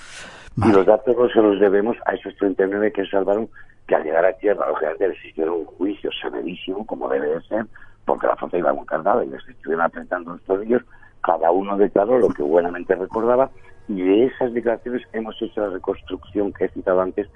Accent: Spain; Más o menos, tanto los investigadores mexicanos como nosotros, españoles, hemos llegado a las mismas conclusiones de en qué zona del Golfo de México puede estar.

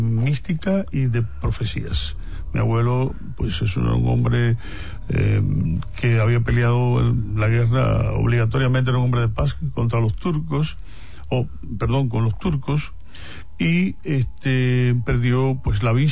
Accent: Santiago de Cuba, Cuba; born there; Nací en Cuba, en la parte oriental de Cuba, Santiago de Cuba.

